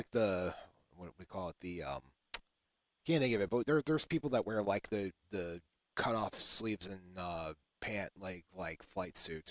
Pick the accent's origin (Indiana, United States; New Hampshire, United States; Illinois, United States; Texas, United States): Indiana, United States; I grew up in Indiana where it is corn country all the time, right?